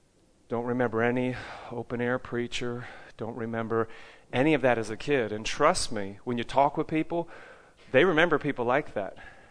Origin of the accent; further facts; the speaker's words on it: Hawthorne, New Jersey, United States; also born or lived in Ridgewood; I was born in Ridgewood, New Jersey. Anyone heard of Ridgewood? I grew up in Hawthorne.